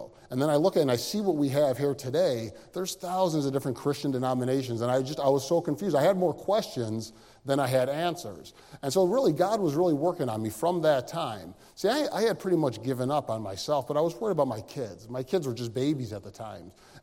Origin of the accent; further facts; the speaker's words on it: Cleveland, Ohio, United States; And so I grew up here in Cleveland, Ohio, born and raised in the 80s, a big Browns fan